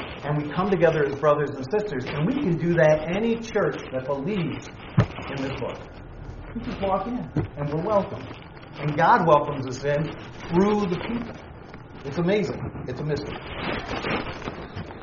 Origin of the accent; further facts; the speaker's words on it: New York, United States; And it's awesome when I come from New York. I come from a completely different background than all of you guys.